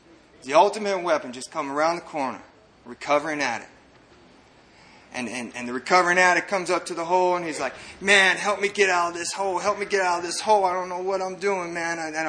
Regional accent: El Paso, Texas, United States; I grew up here in El Paso. I grew up in a military family.

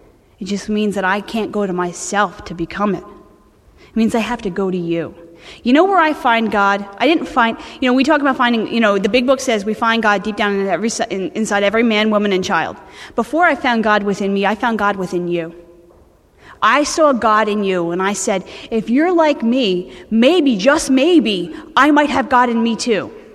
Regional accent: New York, United States; No, which is really cool because I'm from New York and everybody's really uptight.

